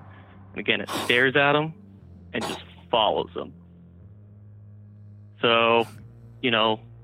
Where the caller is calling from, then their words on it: Salt Lake City, Utah, United States; from Salt Lake City, Utah.